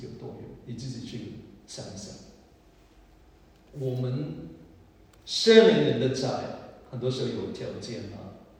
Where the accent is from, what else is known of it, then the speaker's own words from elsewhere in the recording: Hong Kong; 我们香港人说的人情差过债是一种债务。